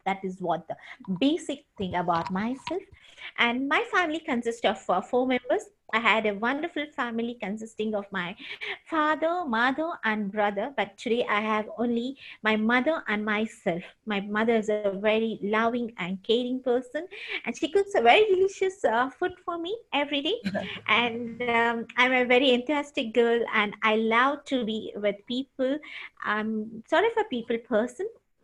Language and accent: English; India; I'm from India.